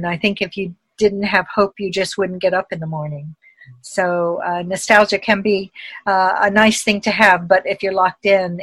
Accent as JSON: {"language": "English", "region": "the South", "country": "United States", "tie": "born or raised there", "said": "growing up in the South and sort of the really funny stories from my childhood."}